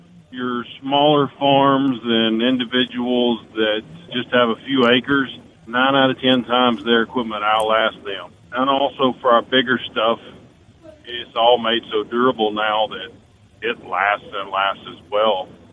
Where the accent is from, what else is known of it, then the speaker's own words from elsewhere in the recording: Mississippi, United States; I'm in Mobile, Alabama right now. I left my home state of Mississippi about 6 this morning.